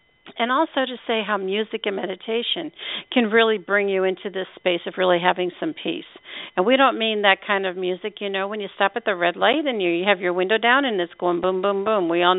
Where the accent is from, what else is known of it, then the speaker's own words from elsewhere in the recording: Pennsylvania, United States; It was north of the Amish country up in the Poconos.